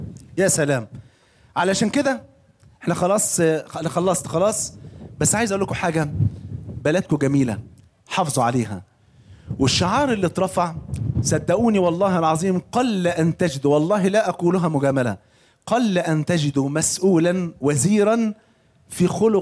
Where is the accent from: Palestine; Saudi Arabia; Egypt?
Egypt; كان عندنا في مصر